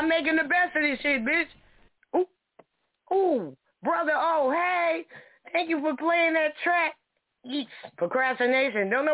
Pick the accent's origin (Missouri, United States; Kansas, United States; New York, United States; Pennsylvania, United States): New York, United States; Yo, yeah, I'm from New York.